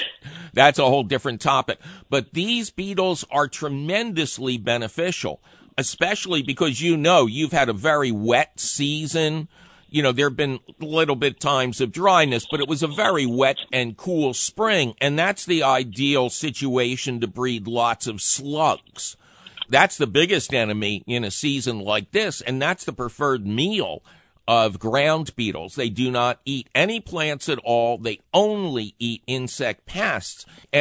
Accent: Philadelphia, Pennsylvania, United States; I grew up in Philly.

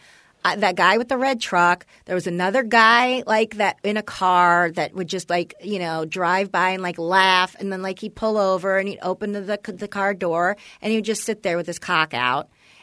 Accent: Canoga Park, California, United States; there was a guy that flashed me in the house I grew up in Canoga Park.

